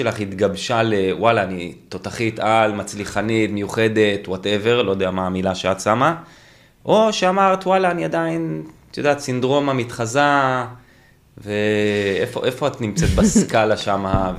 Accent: Eilot, Southern District, Israel; now in Beit She'arim, Israel; אני קיבוצניק, אני מעילות ליד אילת.

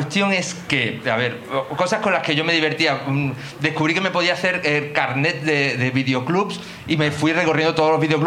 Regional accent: Málaga, Andalusia, Spain; Sí, de aquí, de Málaga.

